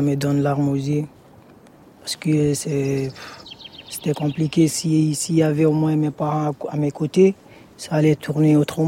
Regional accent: Guinea; Moi, je suis guinéen, de Guinée-Conakry.

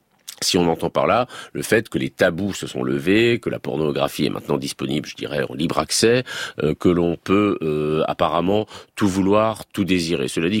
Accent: Grand Est, France; En Alsace, on marche très bien. Justement, je le dis en tant qu'Alsacien.

